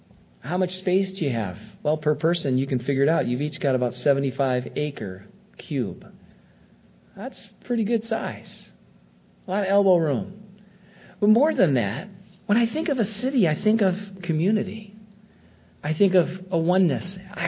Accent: Michigan, United States; this is the thing that I felt so strongly when I was growing up in Michigan.

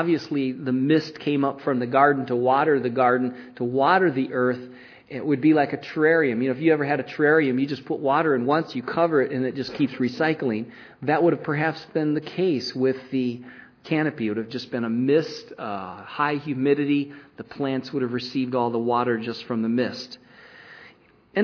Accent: Michigan, United States; I grew up in Michigan and I always remember around a particular time in summer, the cottonwood trees.

